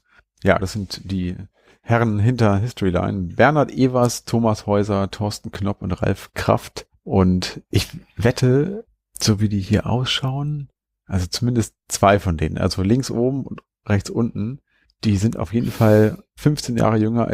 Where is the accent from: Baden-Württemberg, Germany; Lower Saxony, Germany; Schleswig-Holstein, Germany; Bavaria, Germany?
Lower Saxony, Germany; Hanover; Also wir hatten ja hier bei uns in Hannover auch in Spielzeugläden